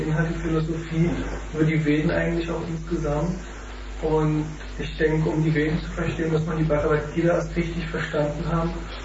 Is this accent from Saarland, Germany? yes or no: no; Dresden, Saxony, Germany; Ich komme eigentlich aus Dresden, bin jetzt aber so für etwa 2 Monate hier auf dem Schloss